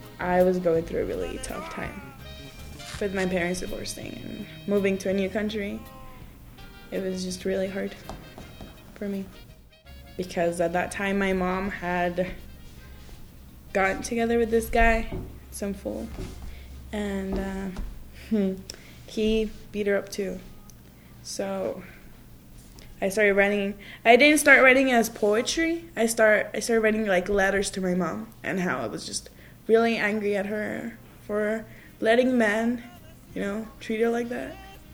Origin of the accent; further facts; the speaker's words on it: Ciudad Juarez, Chihuahua, Mexico; I was born in Ciudad Juarez, Chihuahua, and I remember my grandma's house